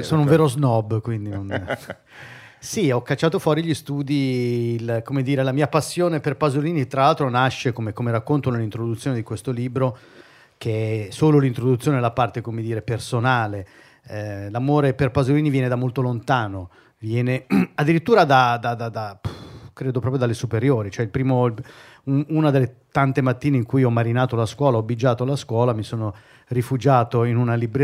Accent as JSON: {"language": "Italian", "town": "Milan", "region": "Lombardy", "country": "Italy", "tie": "born or raised there", "said": "io sono cresciuto a Quartogiaro, per chi come me era vissuto in una periferia estrema di Milano"}